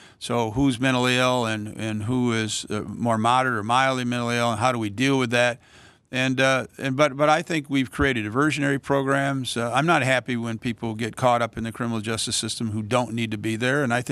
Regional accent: United States; And I said yes, because as an American, and I enjoy overseas work, and it seemed like a great opportunity.

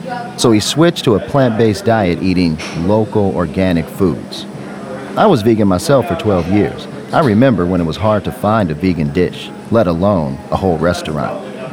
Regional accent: Oakland, California, United States; I got some interest in Leeds, but I'm from East Oakland.

